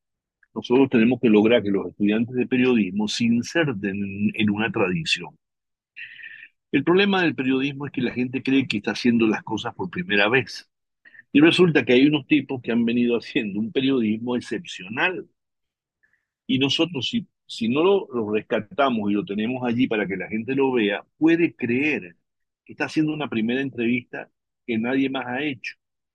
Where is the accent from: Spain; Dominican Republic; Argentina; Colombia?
Argentina; moved away; siempre me impresionó mucho la dictadura en Argentina, que es un poco la razón por la que nosotros salimos de Argentina